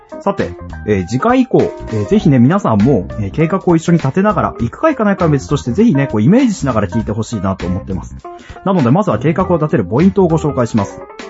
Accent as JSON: {"language": "Japanese", "region": "Kyushu", "country": "Japan", "said": "生粋の九州男児である私"}